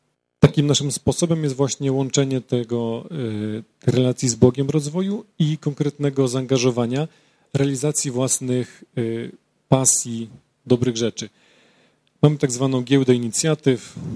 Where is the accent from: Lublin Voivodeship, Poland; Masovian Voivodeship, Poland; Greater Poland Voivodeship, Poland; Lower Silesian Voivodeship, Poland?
Lublin Voivodeship, Poland; Lublin; Jesteśmy z Lublina.